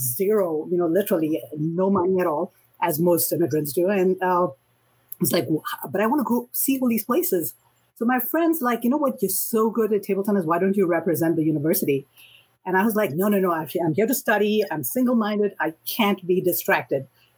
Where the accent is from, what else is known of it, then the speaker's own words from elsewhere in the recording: Kolkata, West Bengal, India; I grew up in Calcutta